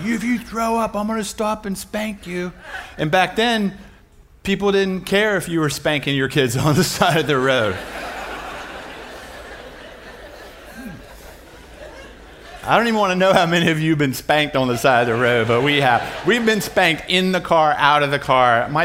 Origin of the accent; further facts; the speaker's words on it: Washington, District of Columbia, United States; This is from my kids in D.C. So I'm from Washington, D.C.